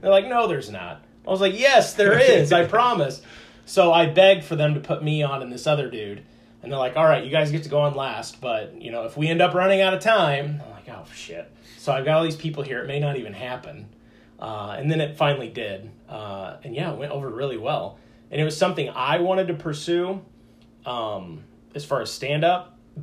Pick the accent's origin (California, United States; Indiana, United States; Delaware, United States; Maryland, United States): Indiana, United States; Crawfordsville; Yeah, I grew up in Crawfordsville.